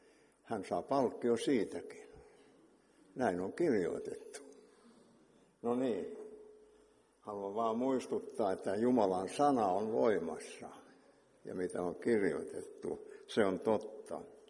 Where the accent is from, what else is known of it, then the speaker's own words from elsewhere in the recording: Ylipurmo, Ostrobothnia, Finland; Tulee mieleen tuolla Ylipurmulta sieltä, mistä mä oon kotoisin.